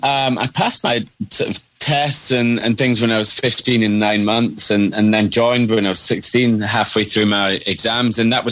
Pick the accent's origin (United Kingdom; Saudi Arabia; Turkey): United Kingdom; Kilwinning, Scotland; I am a Kilwinning man myself.